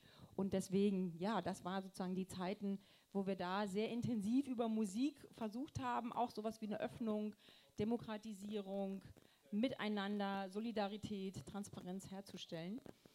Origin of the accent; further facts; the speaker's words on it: Niesky, Saxony, Germany; Ich komme aus der Oberlausitz, aus dem Weltdorf Niesky in der Nähe von Görlitz